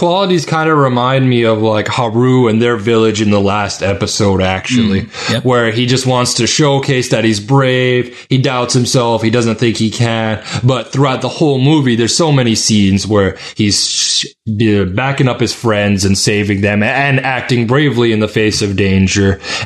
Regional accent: Canada; even though I'm Canadian.

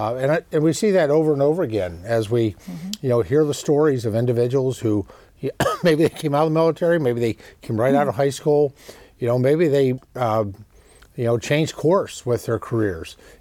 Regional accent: Pennsylvania, United States; And in Pennsylvania, it's incredibly important. As well, my home state

